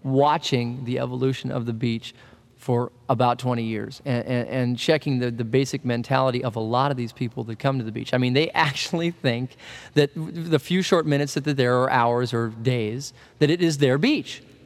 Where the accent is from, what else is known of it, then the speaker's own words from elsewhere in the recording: Studio City, California, United States; also born or lived in Santa Monica; Born in Santa Monica, 1947. I grew up in Studio City, which is in the Valley. Sorry, I'm a Valley. I'm really a Valley.